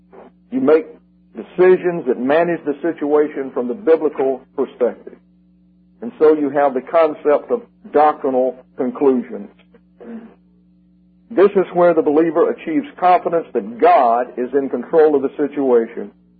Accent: Alabama, United States; I'm from South Alabama. They're called spillet liggins down there.

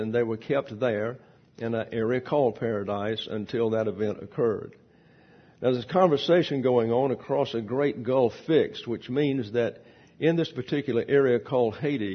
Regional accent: Alabama, United States; I'm from Lower Alabama, so down there in the Deep South, especially when I was growing up, there was a Catholic church

